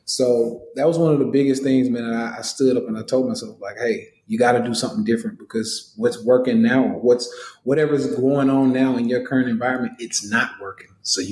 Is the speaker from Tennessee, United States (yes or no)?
yes; Nashville, Tennessee, United States; You know, I'm from Nashville, Tennessee, raised by a single mom, two boys.